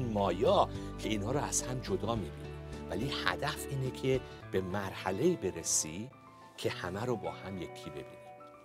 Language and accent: Persian; Iran; من خودم توی خانواده بزرگ شدم، خانواده دراویش در ایران